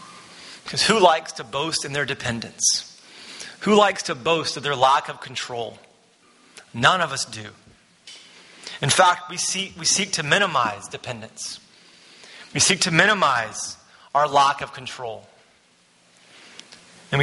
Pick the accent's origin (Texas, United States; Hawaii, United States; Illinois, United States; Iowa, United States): Texas, United States; As a Texan, this is an essential.